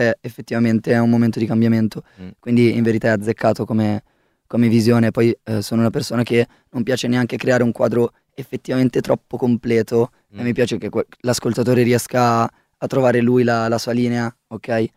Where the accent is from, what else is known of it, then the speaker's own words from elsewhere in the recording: Lombardy, Italy; io venissi dall'essere fan di … da ragazzino, provincia di Varese, stessa provincia per me era il rapper